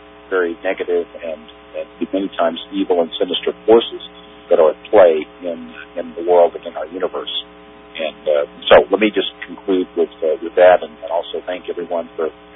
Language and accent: English; United States; I love this nation. I love being an American, and I'm very proud of it.